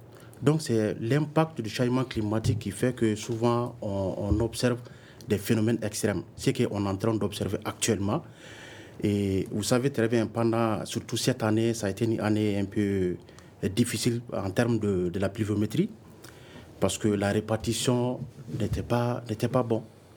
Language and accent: French; Mali; surtout chez nous, au Mali